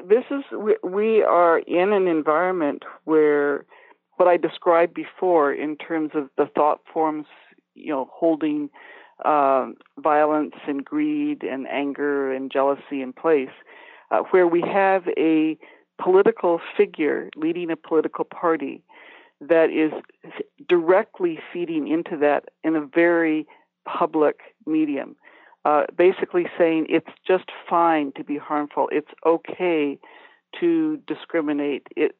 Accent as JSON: {"language": "English", "town": "Chicago", "region": "Illinois", "country": "United States", "tie": "born there", "said": "I am a U.S. citizen. I was born in Chicago. I'm actually a dual citizen."}